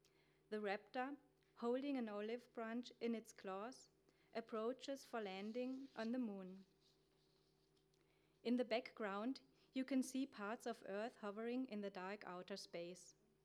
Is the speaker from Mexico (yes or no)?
no; Darmstadt, Hesse, Germany; In Darmstadt, my hometown, you can find a tourist office called Tom's Flugreisen.